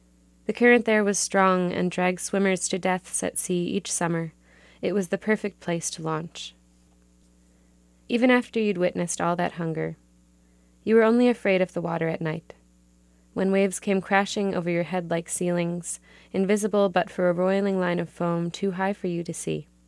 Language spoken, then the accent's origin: English; Duluth, Minnesota, United States; I'm a poet from Duluth, Minnesota